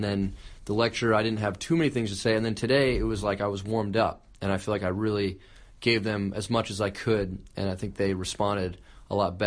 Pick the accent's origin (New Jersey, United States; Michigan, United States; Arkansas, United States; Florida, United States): Florida, United States; Miami; which I think was picked because I'm from Miami